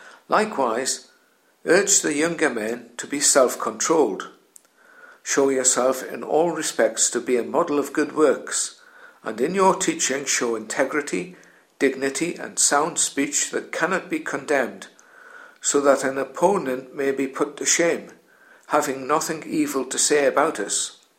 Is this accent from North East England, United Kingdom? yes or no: yes; Newcastle, North East England, United Kingdom; accent: Geordie; you'll have gathered from my accent that I'm from Newcastle. But it would be wrong for me, a Christian believer, to live a stereotypical Geordie lifestyle.